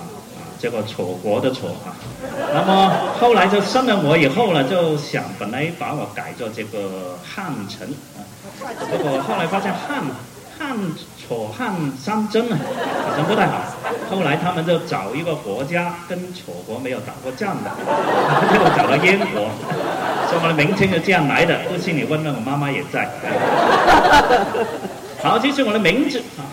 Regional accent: Hong Kong; 我们刚刚在香港就好像避过了这个苦难，但是我们都是在那种苦难的旁边来长大。

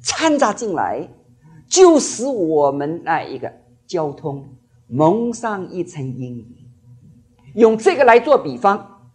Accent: Jiangnan, China; 我是江南人啊，我学一句我们江南的话

